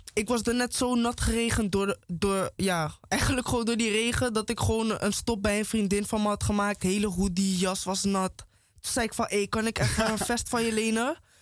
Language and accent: Dutch; Zaandam, North Holland, Netherlands; ik kom uit Zaandam eigenlijk, maar ik woon al een paar jaar niet meer in Zaandam. Ik represent die stad nog wel